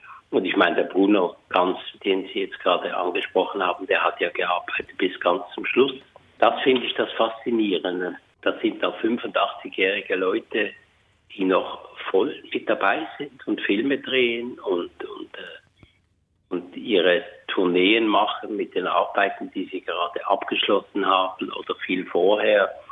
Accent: Switzerland; also ich bin ja aus der Schweiz und lebe auch dort

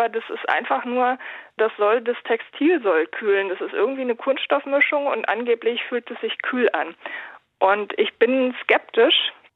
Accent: Berlin, Germany; Also ich bin auch aus Berlin

